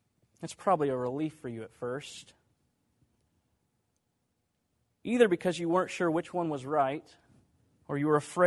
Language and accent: English; New York, United States; It's okay, I know about them. I'm from New York.